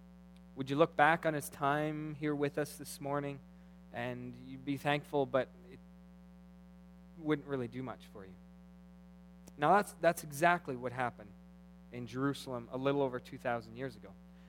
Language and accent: English; Canada; we're Canadian, right? So some of us are okay doing stuff, and others, we're kind of polite.